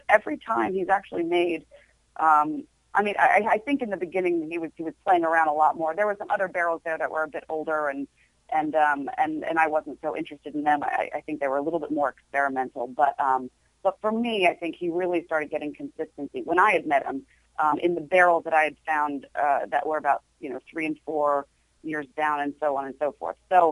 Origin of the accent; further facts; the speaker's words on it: New York, United States; I'm an American, I'm a New Yorker